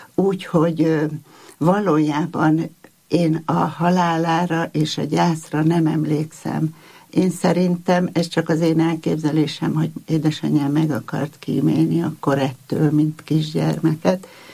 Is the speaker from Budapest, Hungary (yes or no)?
no; Ózd, Borsod-Abaúj-Zemplén, Hungary; moved away as an adult; Aztán hazamentem szünidő után, Ózdra, ott születtem, ott éltem 18 éves koromig, és Ózdon már nem jártunk templomba.